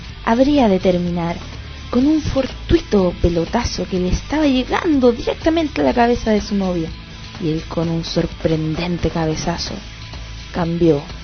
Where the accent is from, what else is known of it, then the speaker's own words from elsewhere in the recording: Chile; Si somos solidarios los chilenos, somos un puro corazón los chilenos.